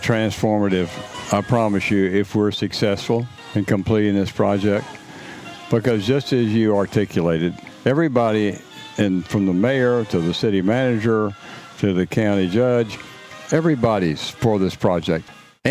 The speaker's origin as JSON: {"language": "English", "town": "Freeport", "region": "Texas", "country": "United States", "tie": "born or raised there", "said": "I grew up in Freeport, Texas, and there was a beautiful hotel there called the Tarpon Inn."}